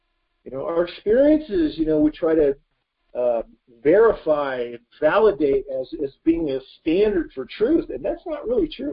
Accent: Midwest, United States; This is, you know, look, I grew up in the Midwest.

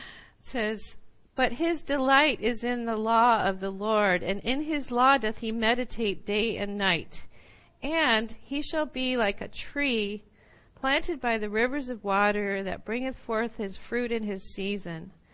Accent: Midwest, United States; you know, I grew up in the Midwest, and I loved oak trees.

